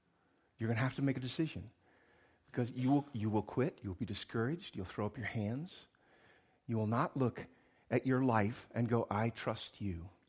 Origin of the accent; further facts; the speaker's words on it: United States; Out of the womb, I'm an American.